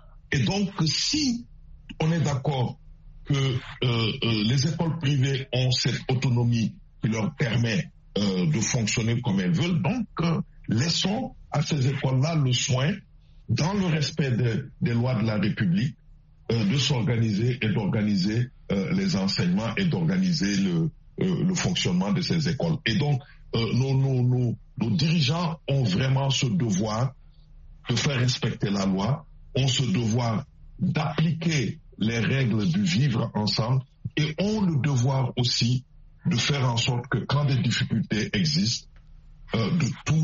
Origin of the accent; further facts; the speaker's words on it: Senegal; en tant que Sénégalais